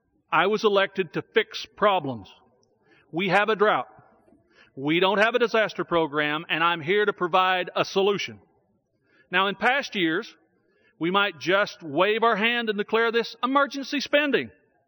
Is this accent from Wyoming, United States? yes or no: no; Oklahoma, United States; Just yesterday in my home state of Oklahoma, we had temperatures topping out at 115 degrees.